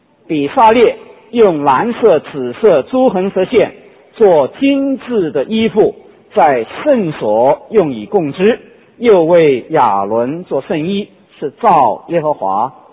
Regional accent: China; moved away; 当然我从大陆出来的时候

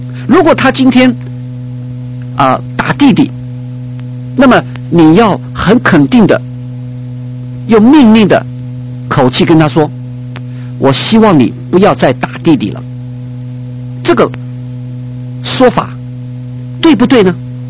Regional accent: China; 所以我们中国人说棒下出孝子，这个是真是有道理没有错

